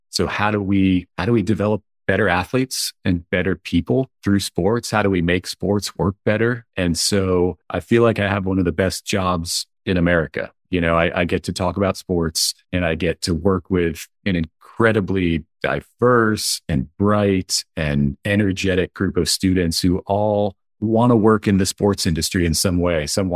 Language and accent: English; Tampa, Florida, United States; I'm from the Tampa Bay area in Florida, and I used to write letters to the general manager of the Buccaneers to tell him my ideas.